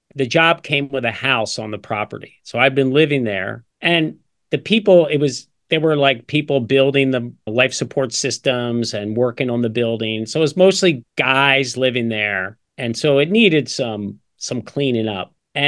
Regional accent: New Jersey, United States; Well, I'm from New Jersey, so this ties in. I'm a northern kid.

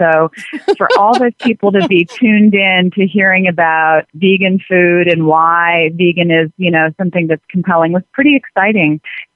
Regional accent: Atlanta, Georgia, United States; born or raised there

